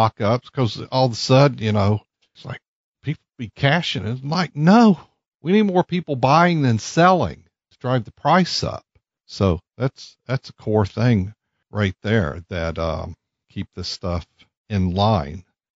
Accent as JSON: {"language": "English", "town": "Hattiesburg", "region": "Mississippi", "country": "United States", "tie": "born or raised there", "said": "Oh, I grew up in Hattiesburg."}